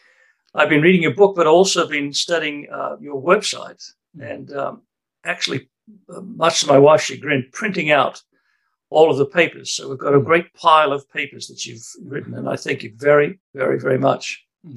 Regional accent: Australia; accent: Australian; It's not incidental, though, that I'm obviously my accent's Australian.

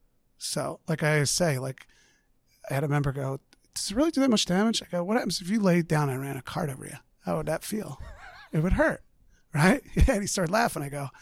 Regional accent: Springfield, Pennsylvania, United States; I grew up in Delaware County, Delco. Okay. Yeah, I'm a Delco kid. Springfield.

